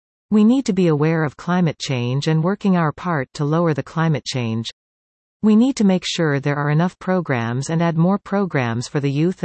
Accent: Cambridge, Ontario, Canada; I am ninth generation from Cambridge and Waterloo region. I have lived here my entire life.

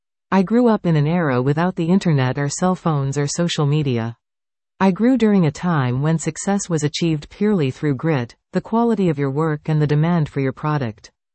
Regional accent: Chicago, Illinois, United States; now in Brooklyn, United States; I'm from Chicago originally. I've lived in Brooklyn for the better part of my life, 25 plus years.

